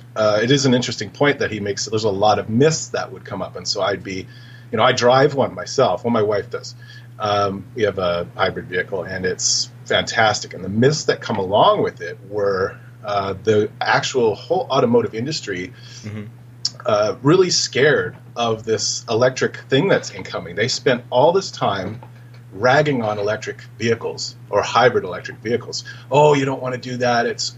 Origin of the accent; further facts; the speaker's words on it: Canada; I'm Canadian, which you guys may not know.